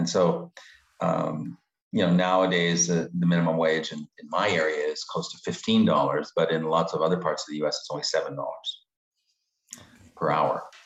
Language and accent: English; Canada; I'm from Canada.